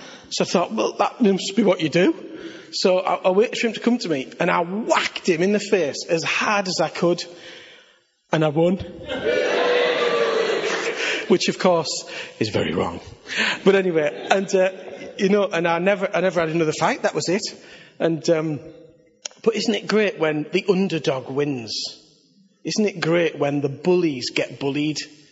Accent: Billingham, North East England, United Kingdom; I was brought up in Billingham. Someone has to be.

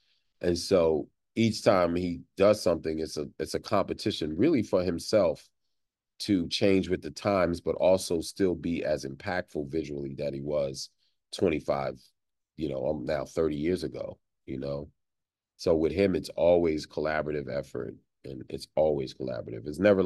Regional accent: Philadelphia, Pennsylvania, United States; I really want to explore some stories about my hometown, about Philadelphia.

